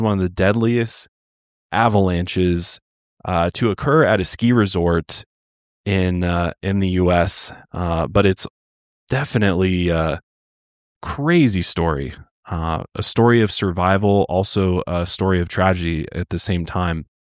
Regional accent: Las Vegas, Nevada, United States; also born or lived in Colorado; I'm originally from Vegas. I'm a Vegasan.

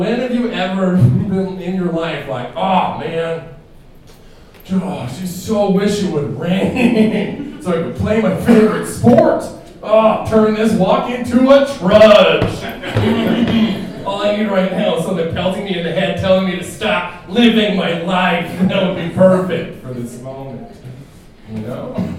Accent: Canada; I am from Canada, and it's very nice to be here.

